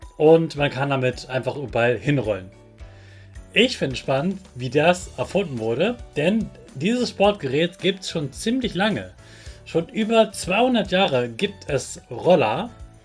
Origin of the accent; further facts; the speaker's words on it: Hannover, Lower Saxony, Germany; war für mich so etwas ganz, ganz Großes in meiner Jugend, dass eine ganz große Weltausstellung in meiner Heimatstadt Hannover war.